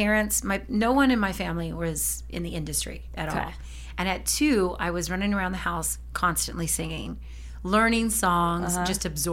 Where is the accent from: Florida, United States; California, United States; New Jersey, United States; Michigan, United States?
California, United States; Norwalk; In Norwalk, California.